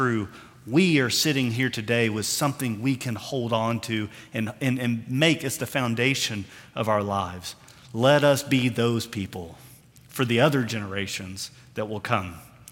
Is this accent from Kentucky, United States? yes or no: yes; Kentucky, United States; when I grew up in Kentucky, I was always taught that God ordained the King James Version from on high